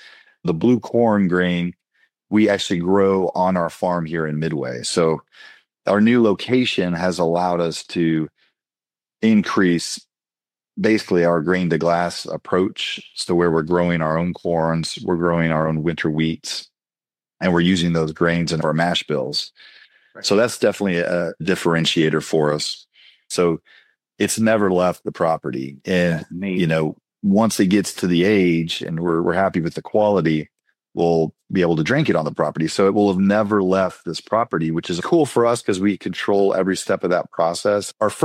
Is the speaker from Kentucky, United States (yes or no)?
yes; Kentucky, United States; also born or lived in New York; I grew up in Kentucky. I took a job in New York, actually in the city of Manhattan, straight out of college.